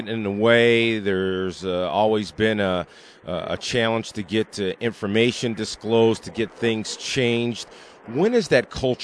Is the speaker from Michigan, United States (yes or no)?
yes; Mount Clemens, Michigan, United States; As someone who's from the area around Detroit, I'm from Mount Clemens.